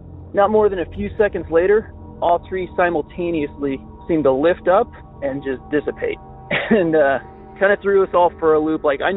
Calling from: Utah, United States; I'm calling you from Utah.

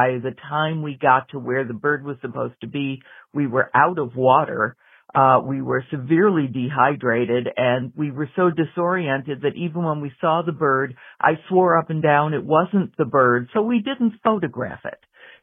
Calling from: Rochester, New York, United States; from Rochester, New York.

